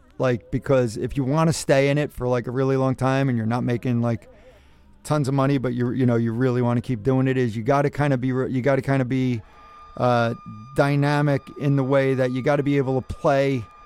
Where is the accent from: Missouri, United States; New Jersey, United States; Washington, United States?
New Jersey, United States; Jersey City; Jersey City, man.